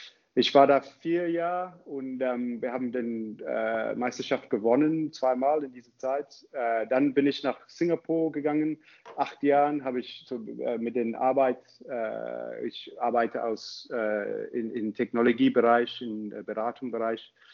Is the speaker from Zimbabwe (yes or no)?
yes; Zimbabwe; German is a second language; moved away; also born or lived in South Africa; ich komme ursprünglich aus Zimbabwe, aber ich habe hinterher so überall ein bisschen, ich war in Südafrika danach, ich habe studiert in Südafrika